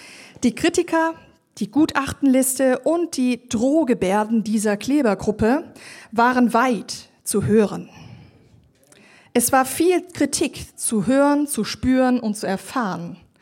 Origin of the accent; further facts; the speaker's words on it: Germany; Ihr könnt euch zurücklehnen, ihr seid Schweizer, ich bin Deutsche.